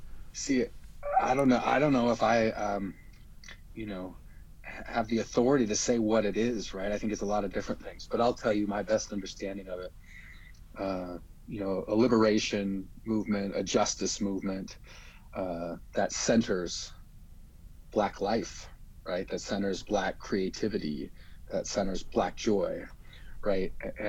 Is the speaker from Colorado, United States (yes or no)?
yes; Denver, Colorado, United States; you know, I grew up in Denver, so it's not like I don't know